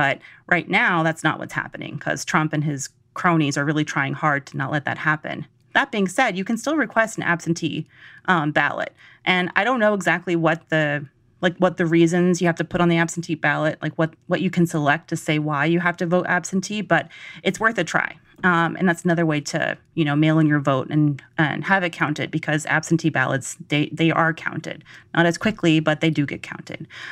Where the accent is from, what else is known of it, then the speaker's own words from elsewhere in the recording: Georgia, United States; I mean, and I, you know, y'all know I'm from Georgia